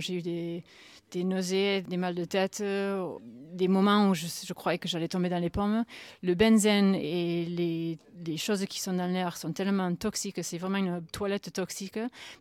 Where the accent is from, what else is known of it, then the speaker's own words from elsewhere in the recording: Canada; moved away; moi je suis canadienne et je suis tellement déçue par mon gouvernement